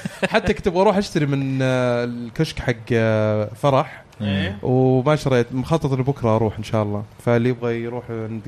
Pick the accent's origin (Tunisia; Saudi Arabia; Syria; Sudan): Saudi Arabia; ساعد كثير في ظهور حركة المطورين المستقلين عندنا في السعودية